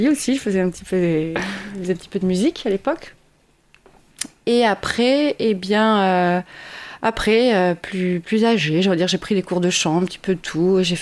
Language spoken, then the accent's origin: French; Occitanie, France; also born or lived in Canada / Dominican Republic / Toulouse; now in La Rochelle, France; je suis de l'Aveyron.